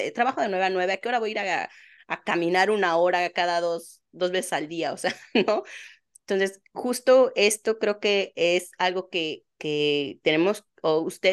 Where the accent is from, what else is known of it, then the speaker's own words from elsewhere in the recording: Mexico; yo que soy de México, nos llega esta idea